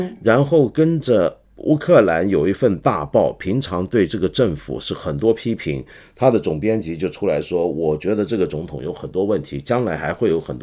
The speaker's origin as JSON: {"language": "Chinese", "country": "China"}